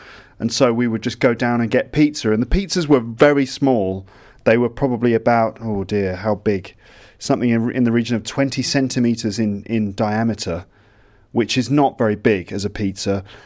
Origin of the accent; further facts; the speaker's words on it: England, United Kingdom; also born or lived in Liverpool; Let me tell you, I'm from England. We're not known for our food.